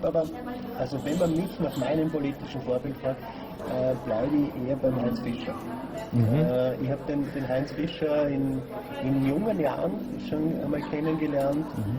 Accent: Styria, Austria; now in Bregenz, Austria; Ich bin in der Obersteiermark geboren, im Bezirk Lohm aufgewachsen und habe dort die Optikerlehre gemacht. Und nach der Gesellenprüfung hat man zufällig in Bregenz einen Optiker gesucht und hat dann eine Stelle in Bregenz begonnen.

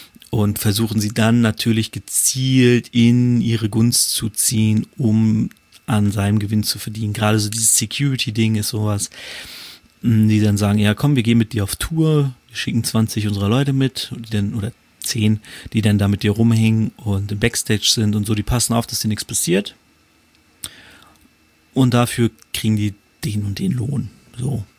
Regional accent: Hanover, Lower Saxony, Germany; Ich komme ja aus Hannover

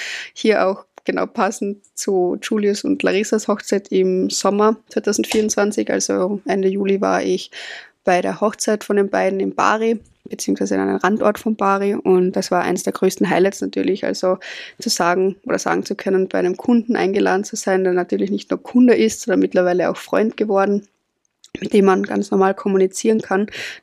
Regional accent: Austria; ich komme aus Österreich, bin 24 Jahre

